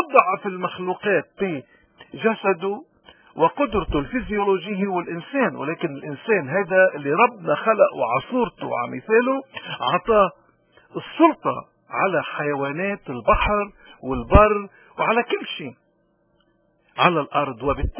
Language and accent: Arabic; Lebanon; نحن كلبنانيين اليوم نحن هالحرية عم نستعملها؟ هل نحن فعلا كمواطنين لبنانيين عارفين قيمة الحرية؟